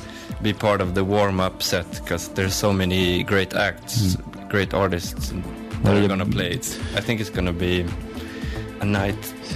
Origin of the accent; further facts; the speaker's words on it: Stockholm, Stockholm County, Sweden; English is a second language; I'm from Sweden, Stockholm, Suedois.